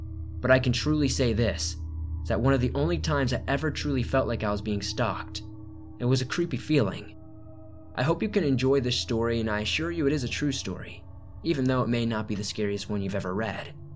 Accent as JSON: {"language": "English", "town": "Chicago", "region": "Illinois", "country": "United States", "tie": "born or raised there", "lives_now": "Utah, United States", "said": "Now, I was born and raised in Chicago, but I am an avid outdoorsman and hunter. I have lived in Utah since 1990."}